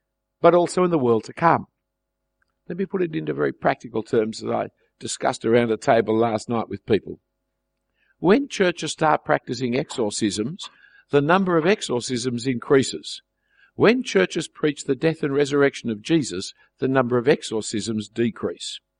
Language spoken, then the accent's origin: English; Australia; Now, I'm an Australian and I've never seen a lion in real life, other than in a zoo.